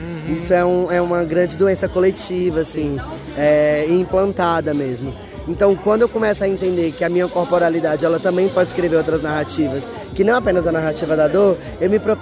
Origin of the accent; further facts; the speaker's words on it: Ceará, Brazil; Eu venho dos estados que mais mata pessoas como eu, inclusive eu venho do Ceará